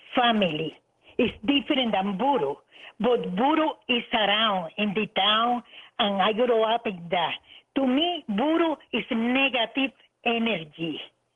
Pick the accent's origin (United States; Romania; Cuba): Cuba; I grew up a medium in Cuba.